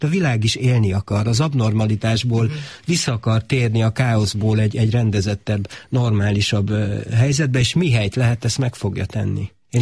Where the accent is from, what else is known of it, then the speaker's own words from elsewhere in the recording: Hungary; Hát én úgy látom, hogy nem csak mi magyarok vagyunk ügyesek abban, hogy megtaláljuk a kiskapukat, és hogy próbáljunk túlélni, mi ebbe vagyunk nagyok, és ezért vagyunk itt szerintem a Kárpát-medencében máig